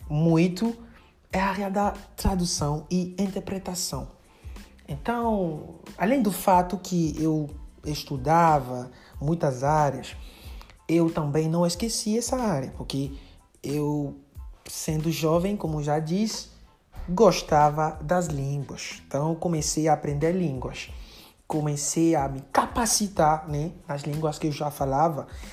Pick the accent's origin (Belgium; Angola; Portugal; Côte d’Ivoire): Côte d’Ivoire; Portuguese is a second language; now in Brazil; eu sou da Costa do Marfim, Côte d'Ivoire. Portanto, sou africano, por origem.